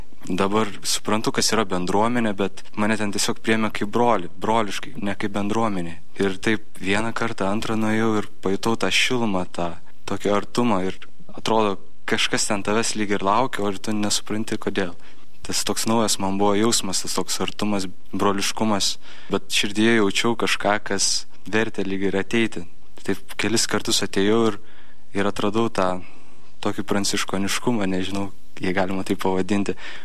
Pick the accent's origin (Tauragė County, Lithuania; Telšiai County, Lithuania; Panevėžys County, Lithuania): Tauragė County, Lithuania; Kvėdarna; priklausau Kauno pranciškoniško jaunimo brolijai, šiaip esu kilęs iš Kvėdarnos.